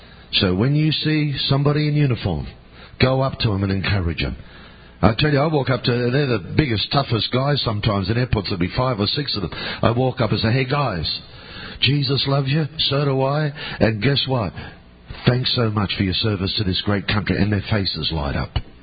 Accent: Australia; I'm an Australian. I don't know. I'm just a helpless, simple Australian.

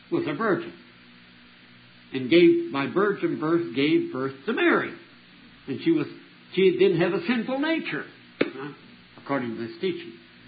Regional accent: Colombia; I was raised in Colombia, and I tell you, we were persecuted by the Catholic Church.

